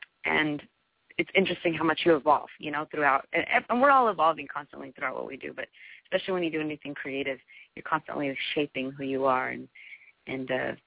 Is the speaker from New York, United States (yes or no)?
no; Roswell, New Mexico, United States; also born or lived in Hobbs; Well, I was born in New Mexico, a little town called Hobbs. And I grew up in Roswell. About 40,000 people.